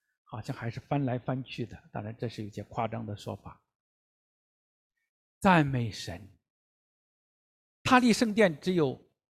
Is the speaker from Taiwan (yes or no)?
no; China; also born or lived in Singapore; 那我在国内出生长大，也到南洋新加坡去读神学5年，马来西亚去走访